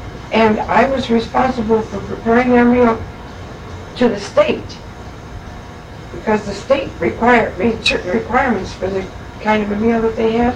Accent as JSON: {"language": "English", "town": "Barberton", "region": "Ohio", "country": "United States", "tie": "born there", "said": "I was born in Barberton."}